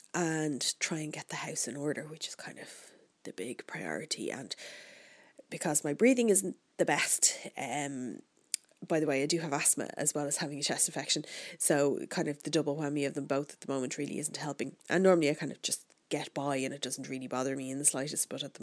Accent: Ireland; But I'm Irish, so bear in mind, you know, that I can talk about the weather at length.

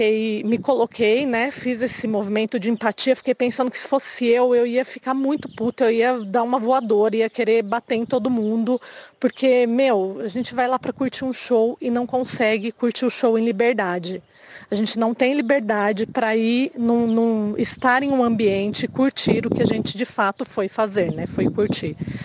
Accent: Indaiatuba, São Paulo, Brazil; sou de Indaiatuba, tenho 36 anos

